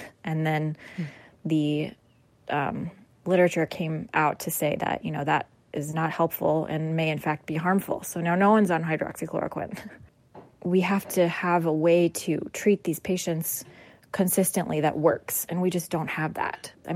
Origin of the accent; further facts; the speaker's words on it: Midwest, United States; Like, it just feels like I'm from the Midwest, so very familiar with storms and tornadoes